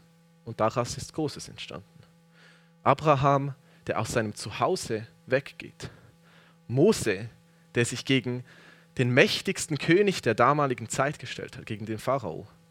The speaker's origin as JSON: {"language": "German", "country": "Switzerland", "said": "Unserem Naturell im Westen, vielleicht auch ganz besonders als Schweizer, entspricht nicht unbedingt diese Art von Tapferkeit, etwas Mutiges zu wagen."}